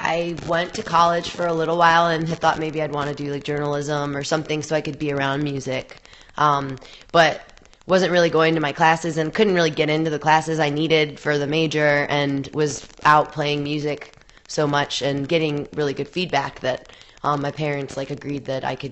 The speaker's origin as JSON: {"language": "English", "region": "Midwest", "country": "United States", "tie": "born or raised there", "said": "I think Midwesterners, where I grew up from in the United States"}